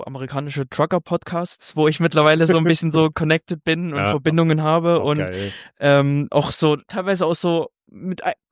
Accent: Saxony, Germany; ich komme eigentlich aus dem Erzgebirge und ja eigentlich, genau, auch meine Bergbauregion

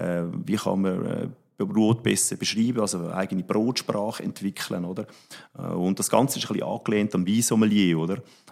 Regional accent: Switzerland; Basis ist natürlich in der Regel bei uns in der Schweiz immer Getreide, vorwiegend Weizen.

